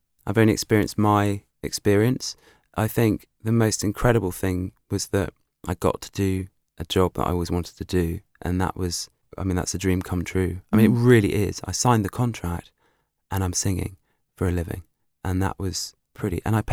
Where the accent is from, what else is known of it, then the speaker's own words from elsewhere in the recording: South East England, United Kingdom; I was from Berkshire.